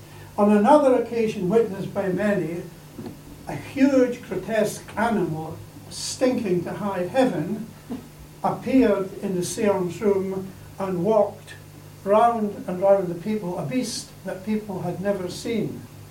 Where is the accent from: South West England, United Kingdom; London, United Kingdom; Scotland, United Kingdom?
Scotland, United Kingdom; Mull; I mean, I grew up in Mull, and when we were young in Mull, my brothers